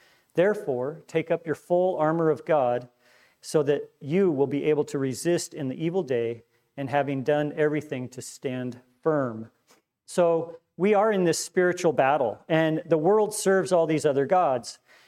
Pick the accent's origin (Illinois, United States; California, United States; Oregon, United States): Oregon, United States; Portland; now in Milwaukie, United States; I'm a native Portlander, born and raised in Portland, live in Milwaukee.